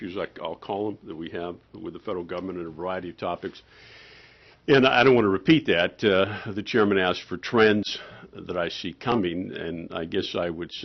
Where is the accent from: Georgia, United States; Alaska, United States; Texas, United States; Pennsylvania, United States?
Alaska, United States; Fairbanks; I'm from Fairbanks.